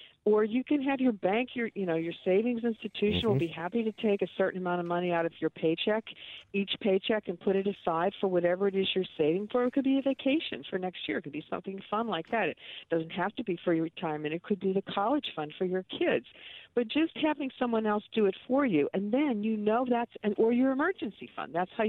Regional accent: Pittsburgh, Pennsylvania, United States; now in Washington, D.C., United States; No. Originally, I'm from Pittsburgh.

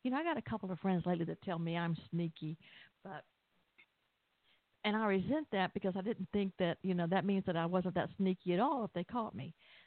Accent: Atlanta, Georgia, United States; And I said, you know I'm from Atlanta, right?

